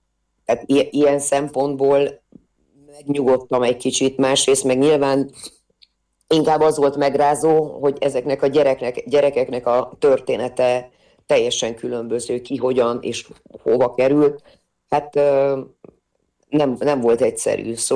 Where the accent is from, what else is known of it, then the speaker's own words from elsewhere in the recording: Romania; kicsit hasonló helyzetben azért éltem én Romániában, hiszen én is határon túli vagyok, csak egy másik határnak a túljáról